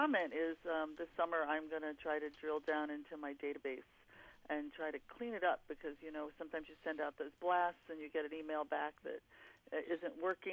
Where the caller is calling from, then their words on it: Florida, United States; I'm calling from South Florida.